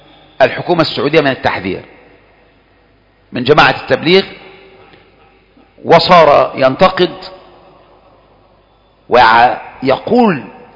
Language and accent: Arabic; Egypt; أما عندنا في مصر، عندنا في مصر